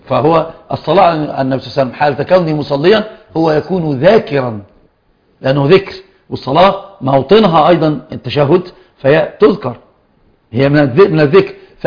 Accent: Egypt; عندنا في مصر

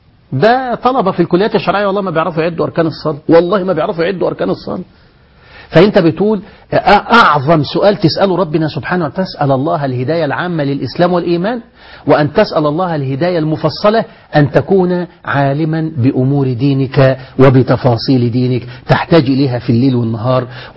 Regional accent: Egypt; أصل الناس اتعودت عندنا في مصر كده، تعودنا ربنا يهديك على انه هو يعني مجرم أثيم عتل زنيم

